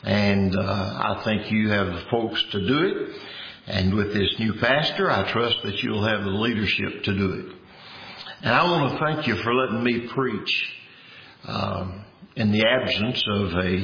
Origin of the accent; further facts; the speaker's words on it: Big Spring, Texas, United States; Seems like I was raised here in Big Spring, and it seems like I can remember just like it's yesterday.